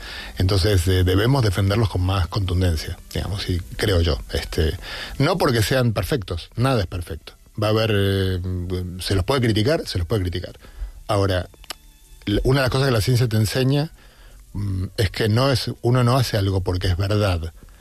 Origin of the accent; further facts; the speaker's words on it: Argentina; now in Spain; como yo soy argentino, pero vivo en España, pero voy mucho, estoy permanentemente entre dos mundos